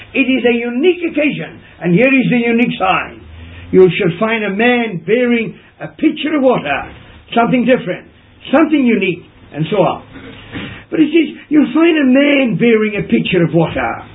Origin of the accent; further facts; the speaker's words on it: South Africa; I grew up in the Anglican Church in South Africa.